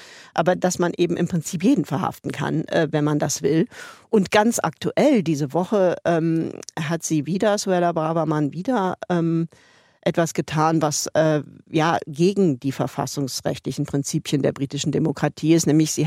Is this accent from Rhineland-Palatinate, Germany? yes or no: no; Cologne, North Rhine-Westphalia, Germany; Und sage ich jetzt einfach mal so als Kölnerin.